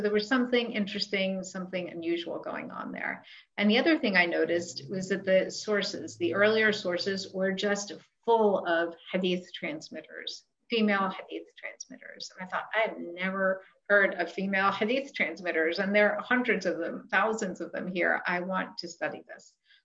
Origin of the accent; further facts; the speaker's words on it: New York City, New York, United States; I grew up in New York City.